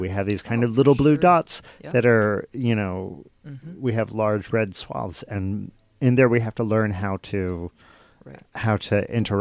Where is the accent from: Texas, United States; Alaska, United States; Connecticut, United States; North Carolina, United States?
Texas, United States; I'm from Texas myself, and I remember growing up, it was a very purple state.